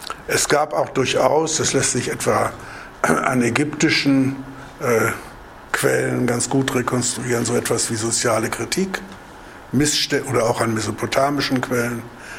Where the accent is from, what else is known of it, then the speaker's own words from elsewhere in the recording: Kiel, Schleswig-Holstein, Germany; Als Kieler sollte ich vielleicht noch hinzufügen